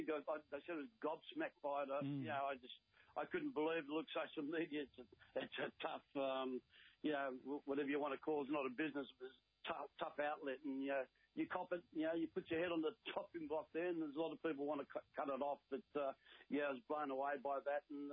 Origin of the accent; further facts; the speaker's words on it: Cabramatta, New South Wales, Australia; growing up in Cabramatta, I thought, probably I'd end up in the bank as a bank teller